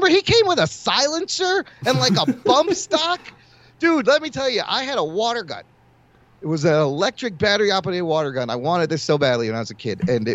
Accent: United States; born there; I'm a Pakistani, American, you know, born in America with immigrant parents

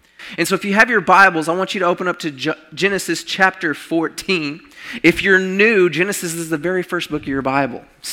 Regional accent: Arkansas, United States; I'm from Arkansas, y'all, cut me some slack.

